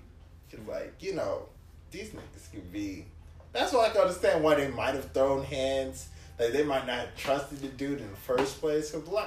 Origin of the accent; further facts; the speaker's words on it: Nigeria; Like I know I'm Nigerian and everything.